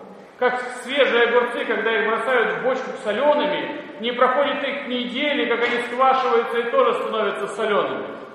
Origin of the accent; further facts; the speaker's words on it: Kyiv, Ukraine; Мы с вами знаем об этом, особенно большинство наших прихожан, коренные киевляне